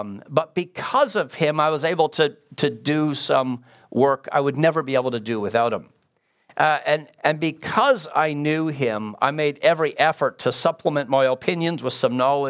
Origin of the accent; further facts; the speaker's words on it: Canada; I'm in the Orthodox Presbyterian Church. I serve as a professor at RTS, and I grew up in Canada. My dad worked in a factory his whole life. Hardworking immigrant family.